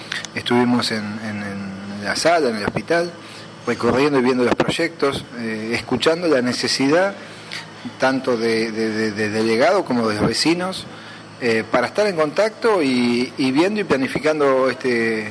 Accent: Alberti, Buenos Aires Province, Argentina; yo soy de Alberti, sí, es decir, un distrito mucho más chiquito que Chacabuco. En la ciudad cabecera somos casi 7.000

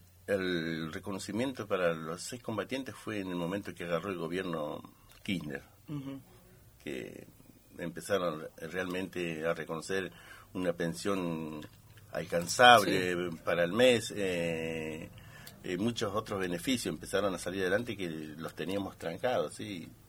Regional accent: General Acha, La Pampa, Argentina; now in Santa Rosa, Argentina; Bueno, yo soy oriundo de General Hacha La Pampa. Hace 5 años que vivo en Santa Rosa, capital.

